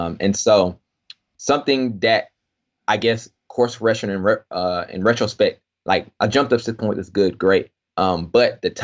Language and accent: English; Texas, United States; You know, it was on the Midwest and I'm from Texas.